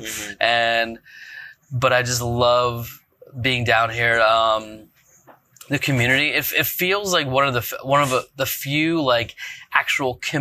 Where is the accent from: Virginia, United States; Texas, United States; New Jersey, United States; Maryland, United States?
New Jersey, United States; Point Pleasant; now in Los Angeles, United States; Well, growing up in Jersey, I grew up sort of in a similar area. So the Jersey Shore, where I grew up, is like Point Pleasant, Belmar.